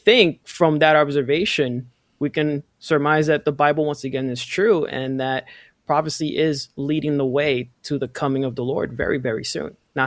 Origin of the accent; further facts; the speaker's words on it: Queens, New York, United States; I'm from Queens, man. Come on, give me a break.